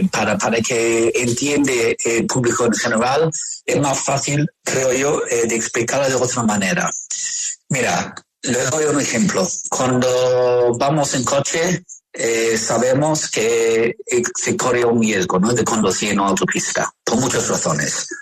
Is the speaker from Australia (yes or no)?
yes; Australia; Spanish is a second language; now in Barcelona, Spain; Yo soy australiano, pero vivo muchos años, viviendo en Barcelona.